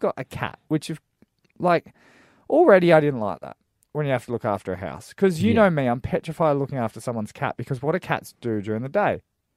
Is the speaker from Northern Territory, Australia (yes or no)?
yes; Darwin, Northern Territory, Australia; I was a bit wary of dogs because I grew up in Darwin and I used to get chased by pig dogs all the time.